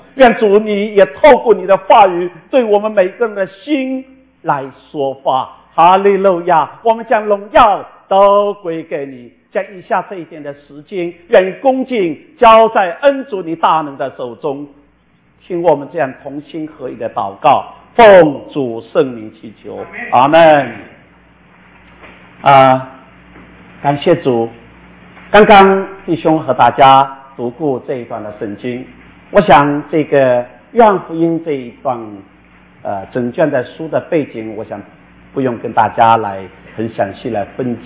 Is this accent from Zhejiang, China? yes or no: yes; Wenzhou, Zhejiang, China; 温州人，我是温州人，温州人娶亲他是两天